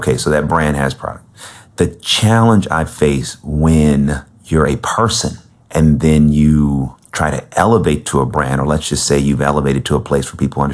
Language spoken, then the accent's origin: English; California, United States; Because, you know, growing up, I grew up in the Bay Area.